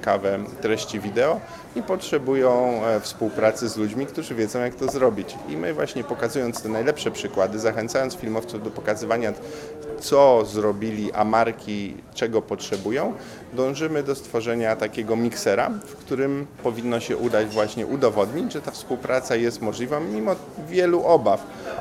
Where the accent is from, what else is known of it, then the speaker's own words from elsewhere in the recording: Łódź, Łódź Voivodeship, Poland; wywodzę się z filmowej Łodzi, w której te tradycje od dawien dawna egzystują